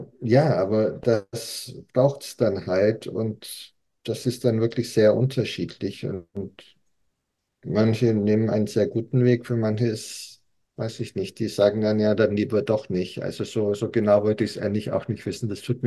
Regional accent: Bavaria, Germany; Ich komme ja aus Bayern

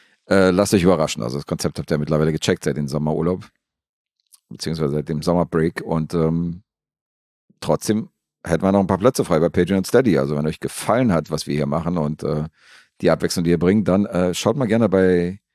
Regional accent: Serbia; Ich komme aus Serbien, ja.

